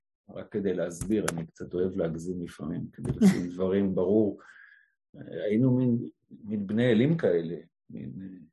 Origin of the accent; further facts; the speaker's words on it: Hatzor, Southern District, Israel; born there; אני נולדתי בקיבוץ, קיבוץ חצור, קיבוץ של השומר הצעיר, שזה שיא האורתודוקסיה.